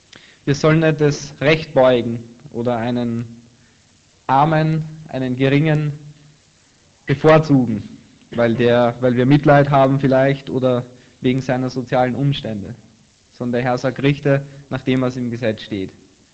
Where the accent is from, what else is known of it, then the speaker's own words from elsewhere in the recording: Breitenfurt, Lower Austria, Austria; Bei uns in der Straße, da geht es ein bisschen bergab in Breitenfurt in Österreich, wo ich aufgewachsen bin.